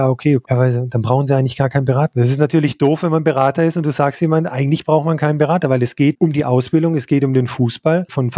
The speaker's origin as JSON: {"language": "German", "town": "Spielberg", "region": "Styria", "country": "Austria", "tie": "born or raised there", "said": "ich dann wieder nach Spielberg komme. Das ist schon, da bin ich aufgewachsen. Ich meine, das ist meine Heimat, da führt auch kein Weg dran vorbei."}